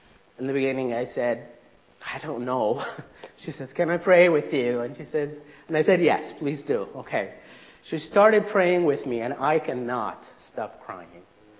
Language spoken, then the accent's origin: English; Egypt; the place I grew up in back in Egypt.